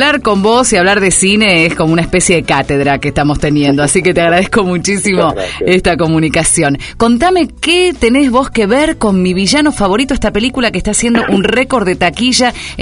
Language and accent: Spanish; Argentina; ese gran festejo que hemos tenido todos como argentinos